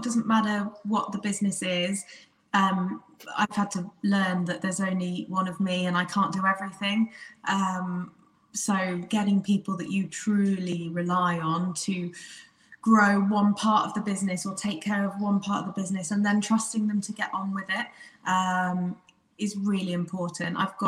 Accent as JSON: {"language": "English", "town": "Aberystwyth", "region": "Wales", "country": "United Kingdom", "tie": "born or raised there", "said": "So we opened Aberystwyth first. That's my hometown."}